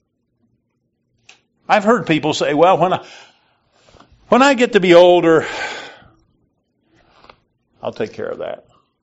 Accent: Illinois, United States; I came from Southern Illinois, and we use Sacred Selection down there.

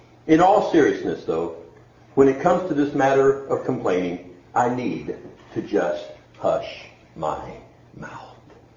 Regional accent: Montgomery, Alabama, United States; born there; I was born in Montgomery, Alabama, so I can relate to the south as much as I can to the north. I've lived most of my life in the north

